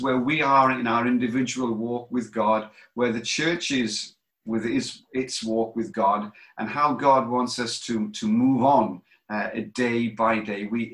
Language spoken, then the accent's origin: English; United Kingdom; or I say partly because we're all British